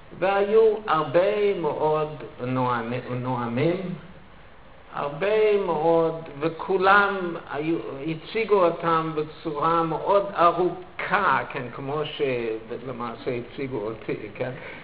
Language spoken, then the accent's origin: Hebrew; United States; now in Israel; מפני שאני זוכר, כשהייתי ילד בארצות הברית